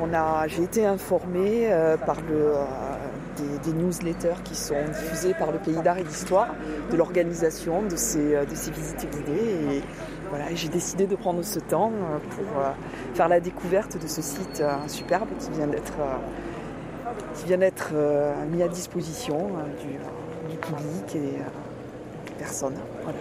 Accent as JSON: {"language": "French", "region": "Occitanie", "country": "France", "said": "Je suis occitane"}